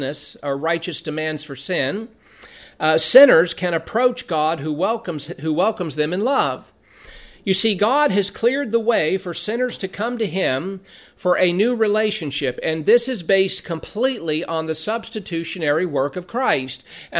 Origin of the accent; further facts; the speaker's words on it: California, United States; I was a boy growing up in Southern California, this was back in the mid-70s